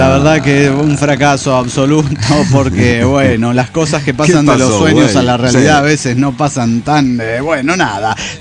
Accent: Valparaíso, Zacatecas, Mexico; now in Zacatecas, Mexico; A las primeras semanas de vivir solo en Zacatecas, regresé una noche de mi pueblo natal, Valparaíso, que es donde nací

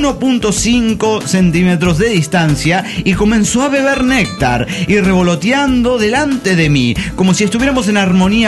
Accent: Nezahualcóyotl, State of Mexico, Mexico; yo soy de Nezahualcóyotl, yo del Estado de México, chilango nacimiento y no de Monterrey.

